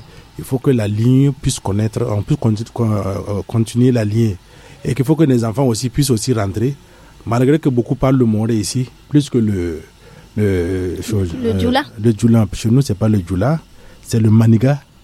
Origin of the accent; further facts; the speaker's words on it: Guinea; Nous avons une grande famille en Guinée. Moi, je suis ressortissant de Kanka. Voilà, de Kankala jusqu'à de Kanka, notre village s'appelle Bangala. Alors, on a des parents jusqu'à Conakry.